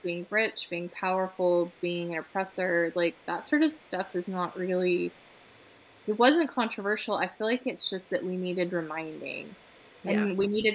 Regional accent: Georgia, United States; I'm a Christian minister. I grew up in North Georgia.

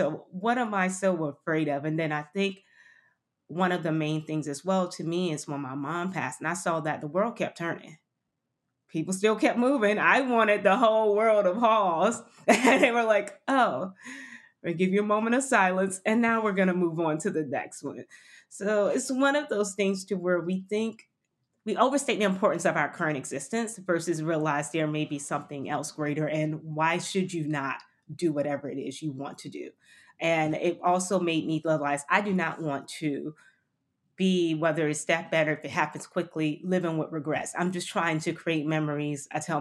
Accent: Miami, Florida, United States; also born or lived in London, United Kingdom; I grew up in Miami. I transitioned actually after undergrad. I wanted to shift and get my master's and I didn't know where I wanted to do it. I lived in London, so I moved to London

